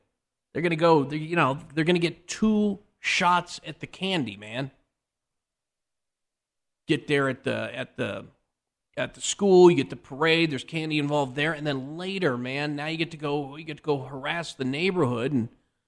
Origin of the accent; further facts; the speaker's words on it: Wyoming, United States; So where I grew up in Wyoming, it's only about 40 miles north to the Montana border, right there, Bighorn Mountains, and then right up there.